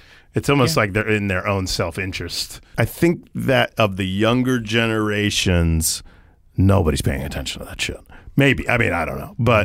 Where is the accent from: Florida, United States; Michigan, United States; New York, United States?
Florida, United States; Boca Raton; now in Los Angeles, United States; I fucking hate where I'm from. I'm from Boca Raton, Florida.